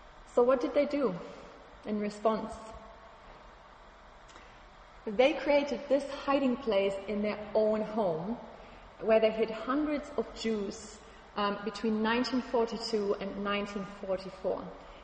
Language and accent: English; Germany; English is a second language; because I'm from Germany originally, and the Nazi regime originated from my country.